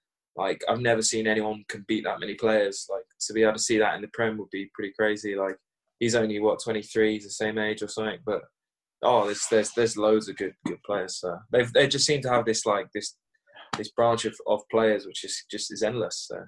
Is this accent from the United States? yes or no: no; England, United Kingdom; growing up in England